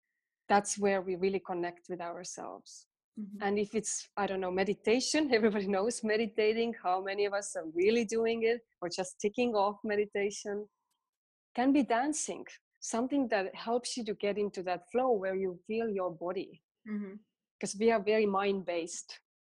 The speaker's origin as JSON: {"language": "English", "country": "Estonia", "accent": "Estonian", "second_language": "English", "said": "By the way, I'm still having troubles pronouncing it. It's my Estonian accent."}